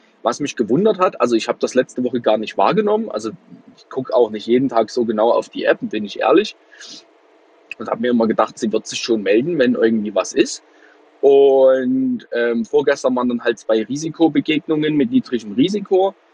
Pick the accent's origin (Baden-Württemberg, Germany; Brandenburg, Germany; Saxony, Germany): Saxony, Germany; Plauen; Ich fahre gerade durch meine Heimatstadt in Richtung Autobahn, bin in Plauen